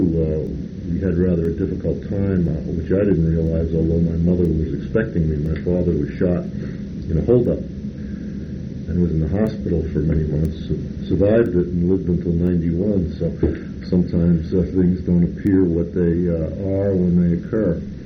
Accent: New York City, New York, United States; But I'll tell you, growing up in New York City at that time was really a marvelous experience.

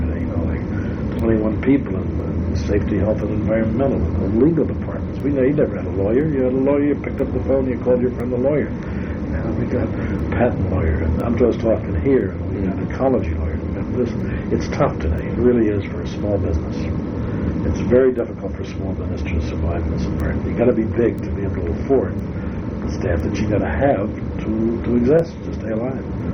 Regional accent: New York, United States; born there

